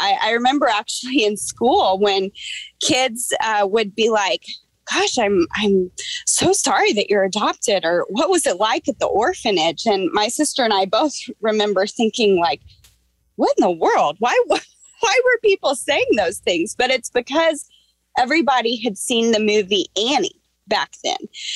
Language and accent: English; Austin, Texas, United States; also born or lived in Oklahoma; I'm adopted from Oklahoma, and I was adopted by a wonderful Christian couple that lived in Texas.